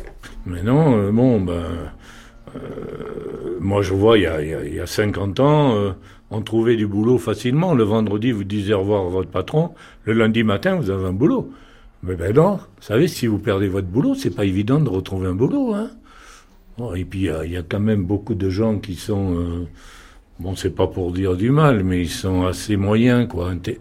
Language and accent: French; Marseille, Provence-Alpes-Côte d'Azur, France; Moi, je suis marseillais. Je suis marseillais, j'ai atterri ici parce que j'étais militaire.